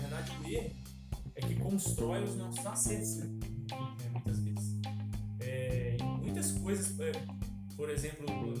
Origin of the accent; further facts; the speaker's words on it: Carangola, Minas Gerais, Brazil; nome estranho, mas tenho 33 anos, sou de Carangola, nascido e criado aqui, né, na nossa cidade.